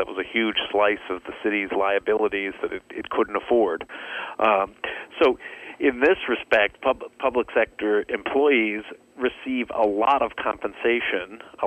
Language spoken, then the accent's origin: English; New York, United States; You see a lot of conflict in blue states like California, Illinois, and even my home state of New York, and New Jersey.